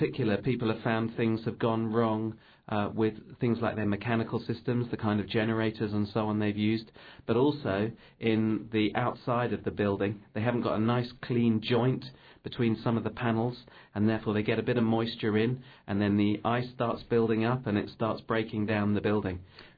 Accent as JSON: {"language": "English", "region": "London", "country": "United Kingdom", "said": "I'm an English architect, and I'm from London."}